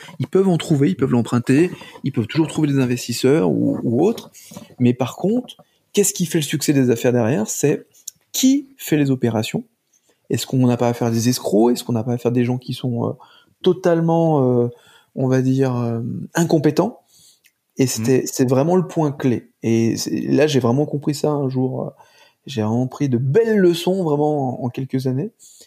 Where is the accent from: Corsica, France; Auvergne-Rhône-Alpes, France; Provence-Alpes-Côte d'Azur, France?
Auvergne-Rhône-Alpes, France; je suis retourné dans ma région d'origine, qui est la Haute-Savoie, pour travailler en Suisse.